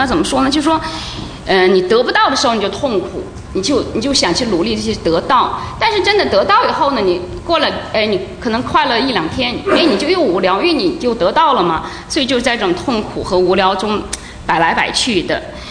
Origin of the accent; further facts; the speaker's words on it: Kunming, Yunnan, China; moved away as an adult; now in United States; 来自美丽的春城昆明。我是出生在一个军人的家庭，所以是从小是受无神论的教育长大的。